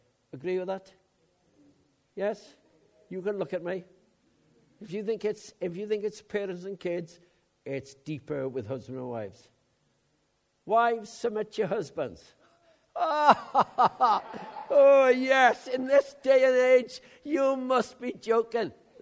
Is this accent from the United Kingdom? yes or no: yes; Haverfordwest, Wales, United Kingdom; he was taken from my hometown in Haverford West in Pembrokeshire and brought 60 miles to Swansea